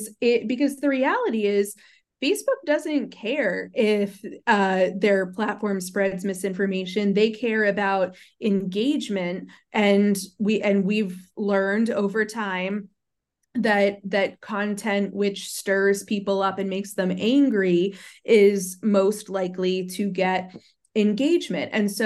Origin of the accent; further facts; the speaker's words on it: United States; given my status as an American living in Washington, D.C.